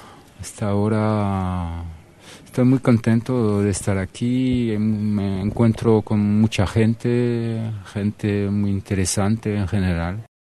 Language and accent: Spanish; southern France, France; Spanish is a second language; now in India; además, y vengo del sur de Francia, cerca de España, y bueno, aquí estoy hace un mes ya.